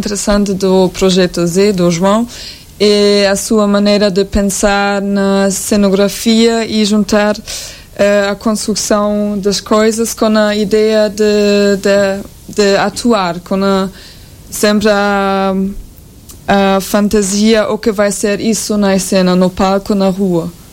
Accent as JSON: {"language": "Portuguese", "town": "Bochum", "region": "North Rhine-Westphalia", "country": "Germany", "second_language": "Portuguese", "said": "De Bochum, é a área perto de Colônia, é a área da indústria de ferro e de muita cultura também."}